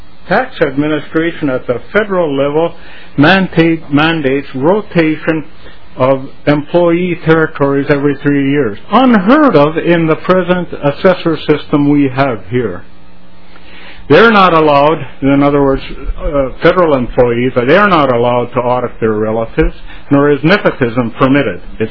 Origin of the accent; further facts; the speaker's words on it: Wolf Lake Township, Minnesota, United States; I'm from Becker County, Wolf Lake Township.